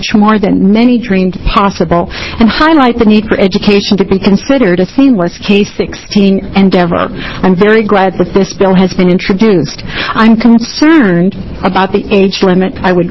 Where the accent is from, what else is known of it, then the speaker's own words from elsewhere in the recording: Portland, United States; I'm parent, and I'm from Portland.